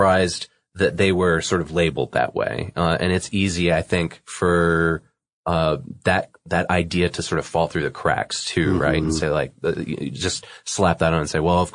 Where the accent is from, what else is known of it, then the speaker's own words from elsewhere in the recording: Boston, Massachusetts, United States; I chose to look deeper into this one because I'm from the Boston area, and New Bedford's pretty close to Boston, Massachusetts